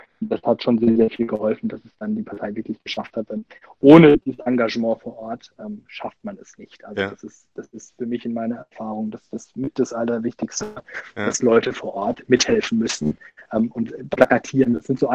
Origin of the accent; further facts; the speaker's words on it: Nackenheim, Rhineland-Palatinate, Germany; da ich sehr verbunden bin mit meiner Heimat Nackenheim und auch heute noch sehr verbunden bin damit